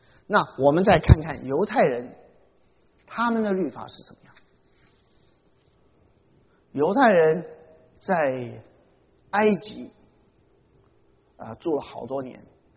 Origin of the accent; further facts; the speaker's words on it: China; 我们中国人最喜欢吃猪，我最喜欢吃猪肉